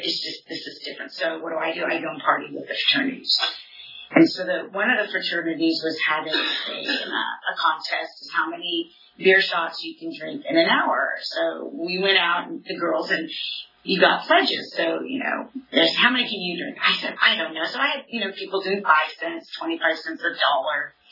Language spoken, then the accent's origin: English; Fresno, California, United States; But I was born and raised in Fresno, and I have two older brothers that were partying